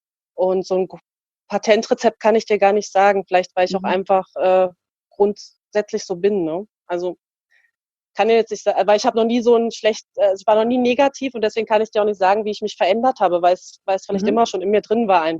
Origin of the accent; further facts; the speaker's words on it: East Germany, Germany; Ich bin ja in der DDR aufgewachsen und meine Eltern leben ja natürlich noch drüben, also im Osten der Republik.